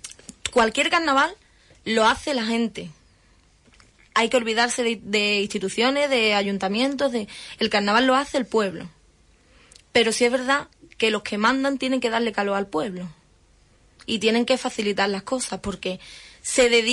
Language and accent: Spanish; Punta Umbría, Andalusia, Spain; con lo que a mí respecta, que soy de Punta Umbría